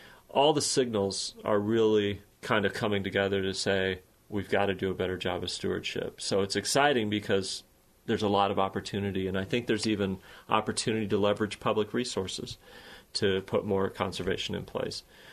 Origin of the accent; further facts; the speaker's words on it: Iowa, United States; I grew up in Western Iowa. My parents and my brother and sister-in-law are still farming on the farm I grew up on.